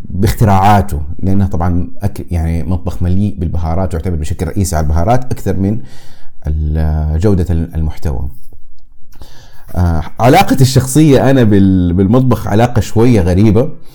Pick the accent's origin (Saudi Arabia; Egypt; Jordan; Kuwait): Saudi Arabia; وعلى عندنا في السعودية مثلا مجتمعات أهل المدينة